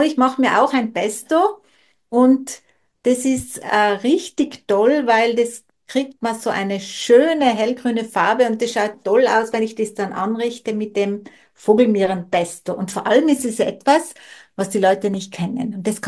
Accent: Tyrol, Austria; now in Kufstein, Austria; ich stamme ja ursprünglich aus dem Zillertal, da wo das ja ganz leicht auch einfach in den nächsten Wald rein. Und jetzt wohne ich auch, zwar in der Stadt, aber das ist ja für ich sage immer, das ist eine Stadt am Land, Kufstein.

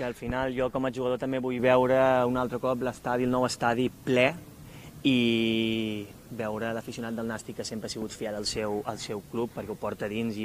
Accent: Cambrils, Catalonia, Spain; com a tarragoní, com a cambrilenc

